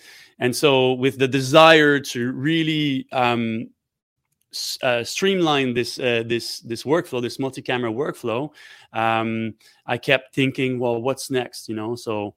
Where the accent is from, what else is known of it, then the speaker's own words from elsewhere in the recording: Canada; also born or lived in Montreal; now in Melbourne, Australia; I'm from Canada and started my career in Montreal in the art scene.